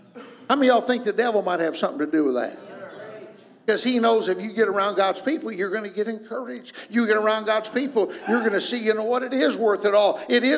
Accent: Kentucky, United States; also born or lived in Michigan; Michigander by birth, but I still feel sort of like, if you ask me where I'm from, I feel like telling you I'm from Kentucky. Because I lived there throughout all my elementary years and into junior high school.

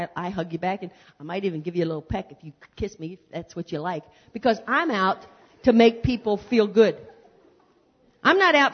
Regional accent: West Virginia, United States; you know, I'm from West Virginia, and West Virginia is not really South.

